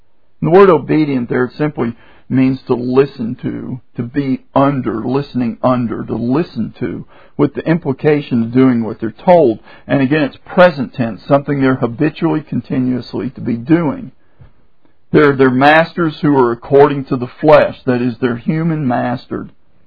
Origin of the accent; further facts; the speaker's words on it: Michigan, United States; we're from Michigan and we've come down here to the so-called Bible Belt